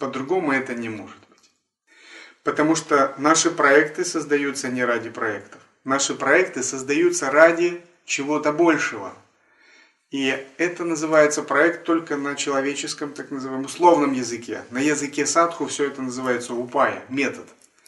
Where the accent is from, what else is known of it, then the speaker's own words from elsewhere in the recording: Russia; born there; потому что мы родились в России, и все эти корни здесь.